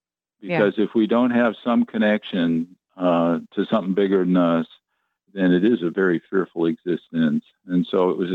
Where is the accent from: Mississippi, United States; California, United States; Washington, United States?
California, United States; But when I was about 13, once again, growing up in California, skateboarding and surfing and all